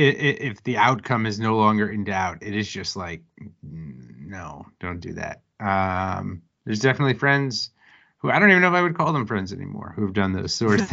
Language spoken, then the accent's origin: English; Pennsylvania, United States; also born or lived in Philadelphia; just like growing up in Penn State territory, and like the few times Penn State would beat Notre Dame was just miserable. During those times, or even in like 2007, living in Philly, surrounded by a lot of Penn State fans